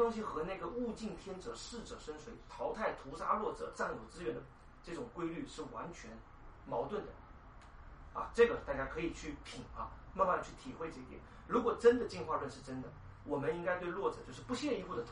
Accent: China; 黑人白人，古代人土著人和我们中国人，都有对天这个

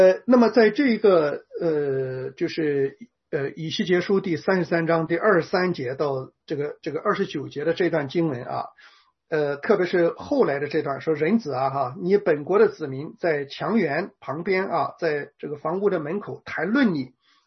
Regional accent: China; 我们中国人

